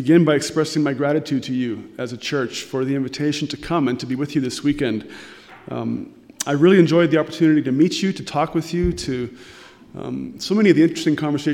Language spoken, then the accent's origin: English; Coaldale, Alberta, Canada; also born or lived in Nanaimo, Canada; I grew up in Coaldale in southern Alberta. I grew up in the Coaldale Mennonite Brethren Church there.